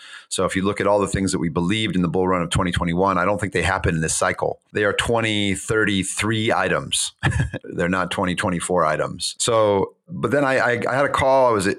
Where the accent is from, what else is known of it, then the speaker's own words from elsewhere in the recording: Indiana, United States; So I grew up in Indiana and was started with computers when I was a kid, like 8, 9, 10 years old.